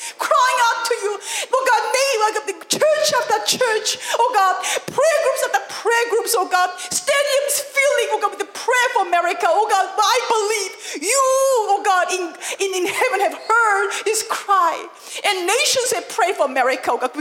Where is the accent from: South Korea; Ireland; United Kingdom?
South Korea; I come from Korea.